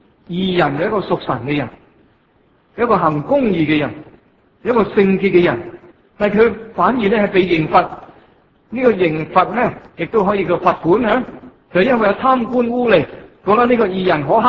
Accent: Hong Kong

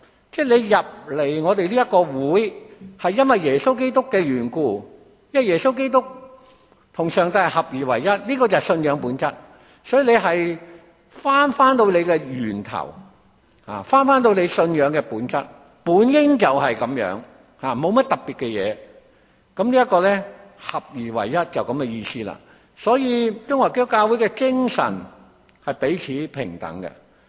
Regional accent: Chaozhou, Guangdong, China; 我是潮州人，那我加入呢潮人的同乡会

